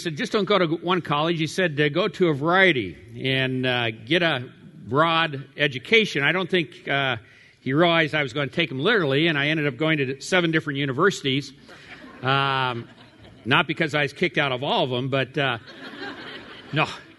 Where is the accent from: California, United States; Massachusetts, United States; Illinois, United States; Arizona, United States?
California, United States; I grew up here in California. My dad was a pastor in California for 55 years, 20 years in Long Beach, California, and then 20 years in Walnut Creek and Concord, and then 18 years in Napa, California.